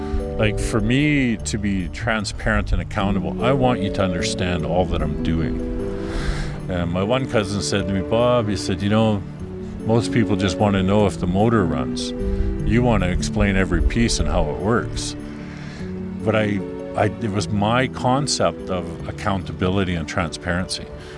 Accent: Nanaimo, British Columbia, Canada; I grew up in Nanaimo. Like, this was my hometown.

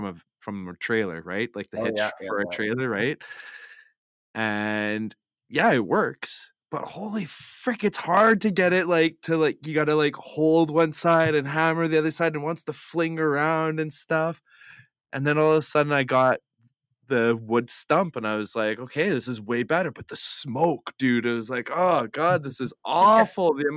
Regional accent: Manitoba, Canada; I like the fact that I've integrated Manitoba in it because I was born and raised in Manitoba.

